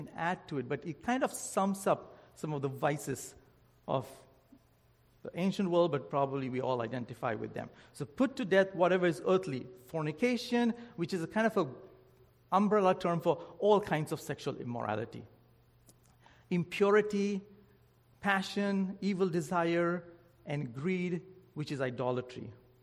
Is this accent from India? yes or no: yes; India; English is a second language; now in Canada; I grew up in India, right? We all know that. You can hear me and know that. I grew up in India. But after relocating to Canada